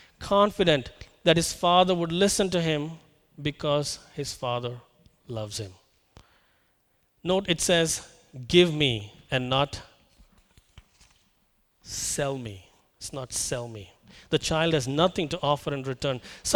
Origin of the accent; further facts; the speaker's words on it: North India, India; I'm actually a South Indian who grew up in the North